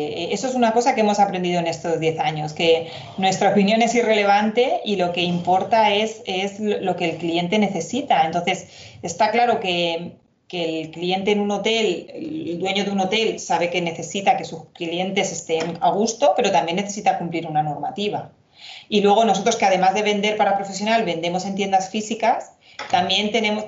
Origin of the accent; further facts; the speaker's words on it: Elche, Valencian Community, Spain; él quería volverse a Elche, porque nosotros somos de Elche